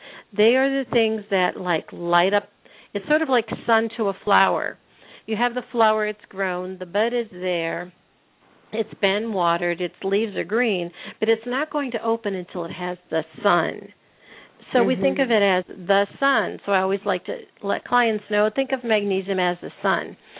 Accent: Pennsylvania, United States; I grew up in Pennsylvania in the 60s and 70s, and we got everything from the farm.

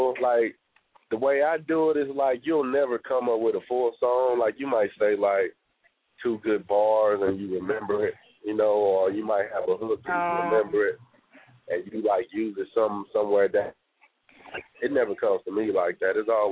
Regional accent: Houston, Texas, United States; I'm from a third ward, man. Got family all over, though. Went to school in Turner Elementary, Yates High School, TSU. I've been in that area for a minute.

